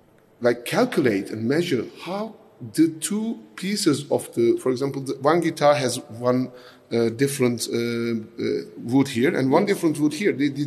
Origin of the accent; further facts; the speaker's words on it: Istanbul, Turkey; So, I was born and raised in Istanbul